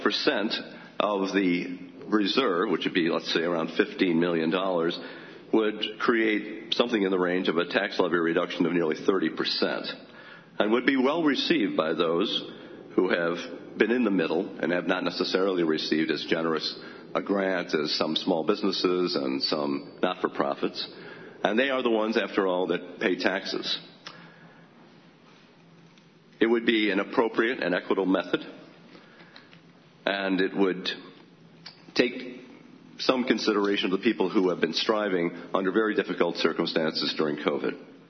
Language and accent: English; Dryden, New York, United States; from the Village of Dryden.